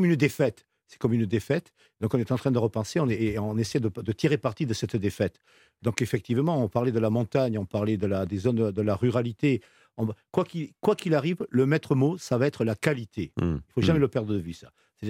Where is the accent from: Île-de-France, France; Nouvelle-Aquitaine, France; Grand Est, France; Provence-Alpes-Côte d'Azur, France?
Nouvelle-Aquitaine, France; je suis du Pays Basque.